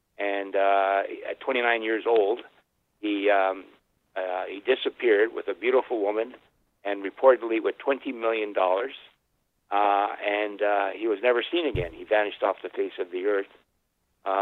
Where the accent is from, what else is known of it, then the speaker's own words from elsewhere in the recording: Thunder Bay, Ontario, Canada; moved away as an adult; I'm originally from Canada, Thunder Bay, up the frozen tundra up above Minnesota.